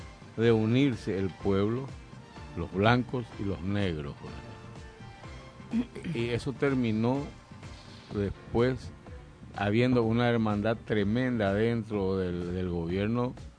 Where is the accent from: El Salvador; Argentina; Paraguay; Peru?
Paraguay; Ocurrió un caso especial en mi país, en la época de la férrea dictadura militar del tirano.